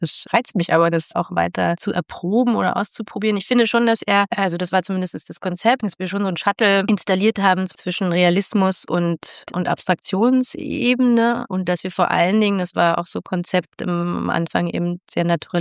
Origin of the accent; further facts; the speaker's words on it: Berlin, Germany; Ich komme aus Berlin.